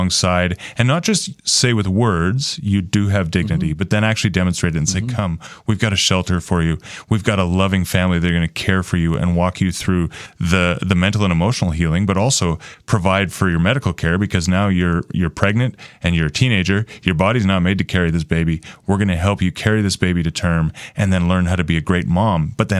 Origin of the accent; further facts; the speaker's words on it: Canada; now in Albuquerque, United States; I am Canadian. Very proud of it. And I've been in Albuquerque for about 7 years now.